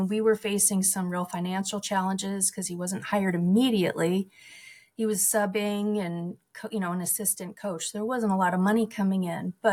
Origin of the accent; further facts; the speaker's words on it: New Jersey, United States; moved away as an adult; also born or lived in Indiana; now in Alaska, United States; I originally was born and raised in New Jersey and lived there till my early 20s when I moved to Indiana for grad school and then met my husband there. And then we moved to Alaska about 35 years ago.